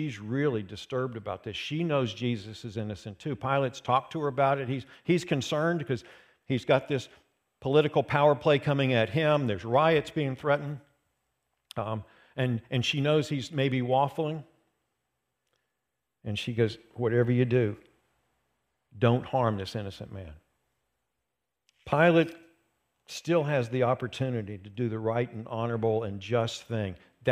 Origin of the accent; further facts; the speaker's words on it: West Virginia, United States; Look, I'm from West Virginia.